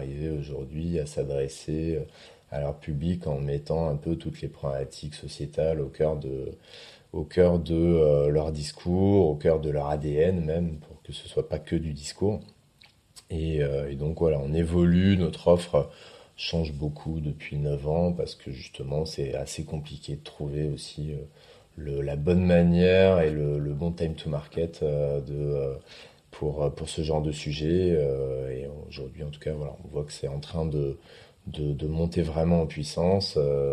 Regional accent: Grand Est, France; now in Paris, France; je suis alsacien d'origine, ça fait 15 ans que je suis à Paris pour le boulot

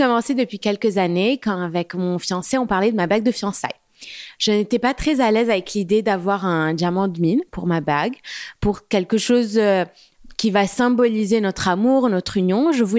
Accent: Beirut, Beirut Governorate, Lebanon; moved away as an adult; now in France; Alors, j'ai grandi à Beyrouth jusqu'à l'âge de 18 ans.

